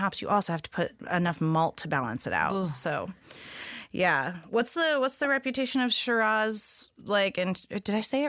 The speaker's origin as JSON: {"language": "English", "region": "Texas", "country": "United States", "said": "And also, like, I love that because I'm a Texan."}